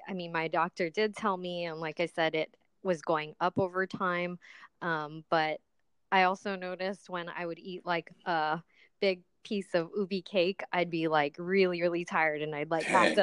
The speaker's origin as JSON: {"language": "English", "region": "Hawaii", "country": "United States", "lives_now": "Seattle, United States", "said": "I'm from Hawaii originally."}